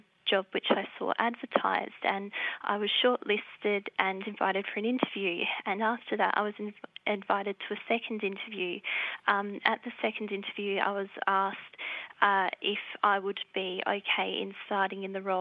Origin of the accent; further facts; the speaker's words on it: Australia; Yeah, well, I grew up in Australia, born here, and have actually had a couple of experiences.